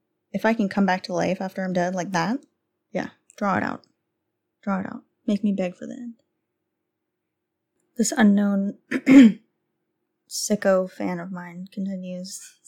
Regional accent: United States; I'm an American, so if you couldn't tell. So I'm mixed up with all kinds of shit.

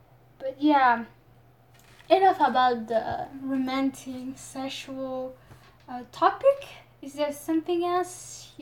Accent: France; accent: French; English is a second language; You know, I actually don't really like my French accent. I always say that to my friends.

